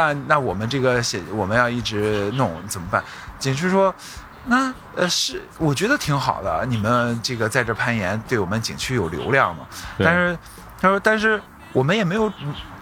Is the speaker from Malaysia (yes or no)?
no; China; 因为只有我是中国人，